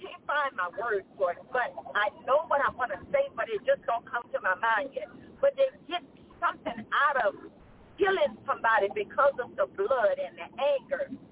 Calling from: Baton Rouge, Louisiana, United States; I am calling from Baton Rouge. I'm leaving out of Baton Rouge.

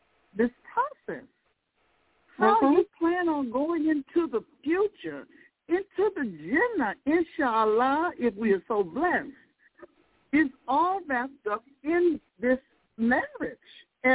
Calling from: St. Louis, Missouri, United States; I'm calling from St. Louis.

